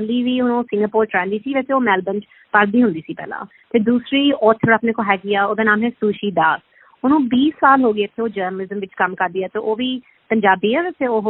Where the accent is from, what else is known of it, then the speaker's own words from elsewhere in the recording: Australia; Punjabi is a second language; ਵੈਸੇ ਮੈਂ obviously Australia ਵਿੱਚ ਹੀ ਪੈਦਾ ਹੋਈ ਸੀ, ਫਿਰ ਮੇਰੀ ਪੰਜਾਬੀ ਥੋੜੀ ਟੁੱਟੀ ਹੈਗੀ ਹੈ